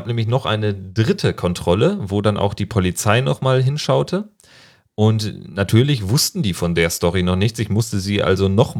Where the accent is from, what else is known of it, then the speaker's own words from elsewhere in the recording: Germany; born there; habe ich dann Deutschland als Geburtsland, als mein Geburtsland nicht eingeben können